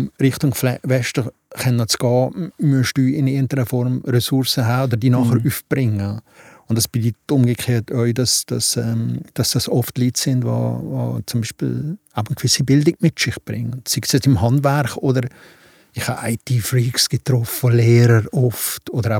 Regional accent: Afghanistan; now in Germany; Ich komme aus dem Hinterland von Afghanistan.

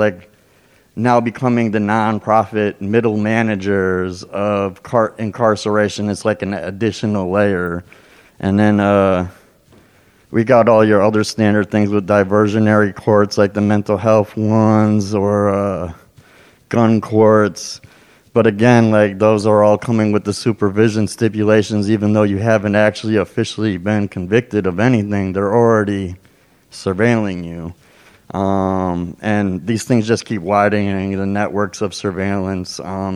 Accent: Milwaukee, Wisconsin, United States; I'm from Milwaukee.

